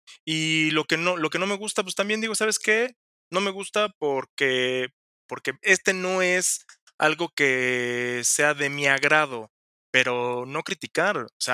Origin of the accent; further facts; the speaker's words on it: Mexico; Soy un mexicano apasionado de los vinos mexicanos.